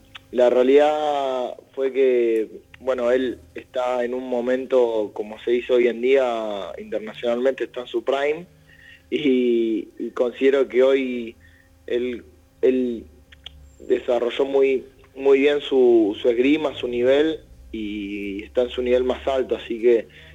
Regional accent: Vicente López, Buenos Aires Province, Argentina; born or raised there; also born or lived in Posadas

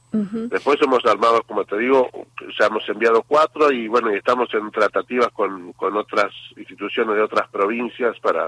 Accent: Bahía Blanca, Buenos Aires Province, Argentina; nosotros somos todos de Bahía Blanca

